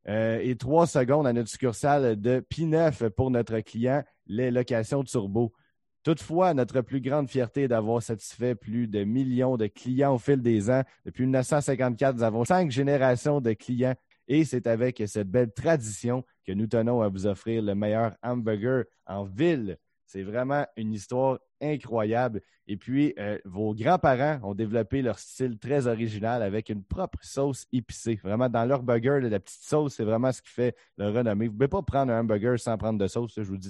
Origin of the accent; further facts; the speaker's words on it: Terrebonne, Quebec, Canada; Étant originaire de Terrebonne, j'avais un Decans juste à côté de chez nous à Terrebonne de toute ma jeunesse.